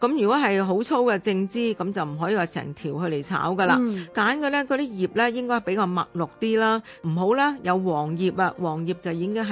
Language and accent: Cantonese; Guangdong, China; 我哋广东人好中意食嘅